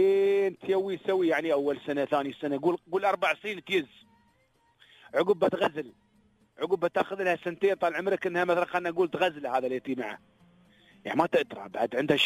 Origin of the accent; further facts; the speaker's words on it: Yemen; now in United Arab Emirates; اليوم ما شاء الله عندنا دخاتر نحن يمنيين هني